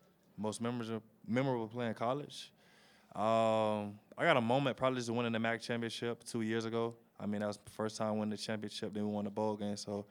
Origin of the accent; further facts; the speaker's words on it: Toledo, Ohio, United States; I mean, I'm from Toledo, so just coming into this pre-draft process